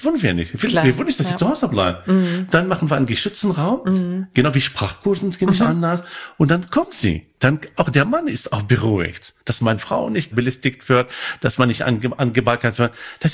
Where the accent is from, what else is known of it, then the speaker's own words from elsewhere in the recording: Morocco; German is a second language; now in Germany; Ich komme aus Marokko.